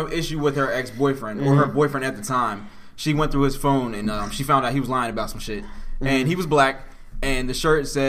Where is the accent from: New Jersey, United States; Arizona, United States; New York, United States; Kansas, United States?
New York, United States; Harlem; It's just funny to me because where I'm from Harlem.